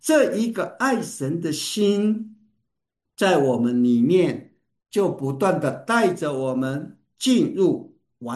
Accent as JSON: {"language": "Chinese", "country": "Taiwan", "tie": "born or raised there", "said": "以前我小的时候在台湾，那苹果是高级奢侈品，"}